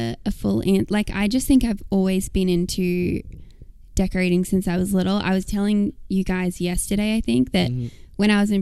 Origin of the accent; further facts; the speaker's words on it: Australia; Yep. Yep. I'm Australian.